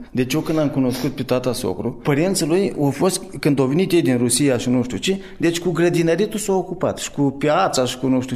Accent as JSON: {"language": "Romanian", "town": "Botoșani", "region": "Botoșani County", "country": "Romania", "tie": "born or raised there", "said": "Din Botoșani, originar."}